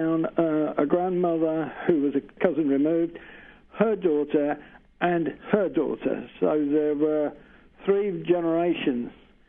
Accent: London, United Kingdom; I come from London, but was very close to an airfield in and around that area. We moved up here in 1972

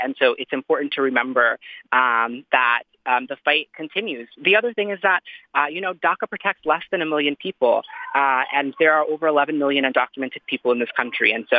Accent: Minneapolis, Minnesota, United States; My family has been here for so long. I grew up in Minneapolis, like I mentioned.

